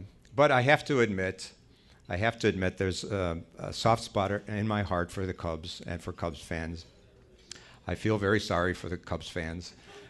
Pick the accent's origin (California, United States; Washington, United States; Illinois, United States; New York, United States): Illinois, United States; Chicago; now in Springfield, United States; Now, when I've been now in Springfield for the past 5 years, and I grew up in Chicago. I was a priest in Chicago, an auxiliary bishop here in Chicago.